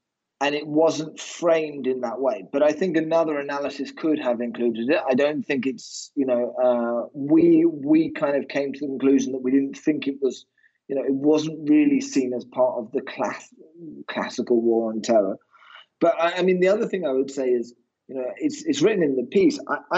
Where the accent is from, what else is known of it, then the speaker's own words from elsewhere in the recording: United Kingdom; I'm obviously British